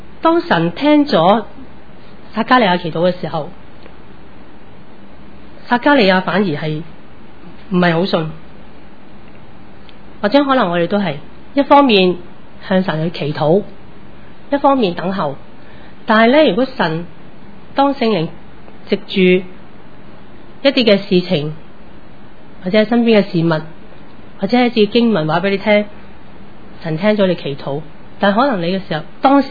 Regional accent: Hong Kong; 我在香港成长，我连英文都学得不好，再学一个新的语文是很困难的

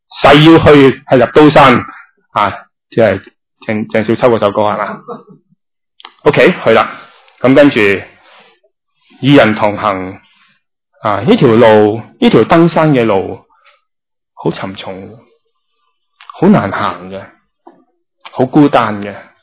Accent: China; 我中国人有句说话：养儿防老啊

